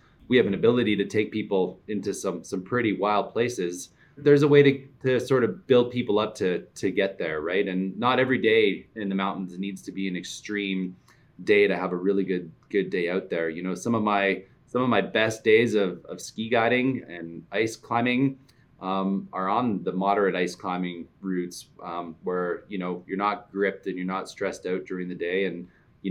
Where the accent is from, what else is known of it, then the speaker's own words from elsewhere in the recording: Toronto, Ontario, Canada; I grew up actually in Toronto.